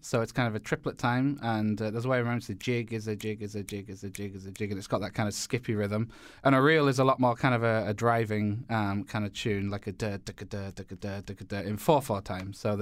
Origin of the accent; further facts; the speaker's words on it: England, United Kingdom; I'm from Northern England. I was born and raised in Northern England and studied classical violin from a young age